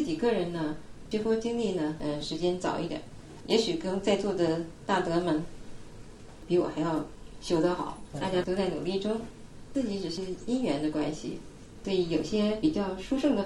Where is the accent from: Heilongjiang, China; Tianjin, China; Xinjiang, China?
Tianjin, China; 我是天津人，回来了好几趟了。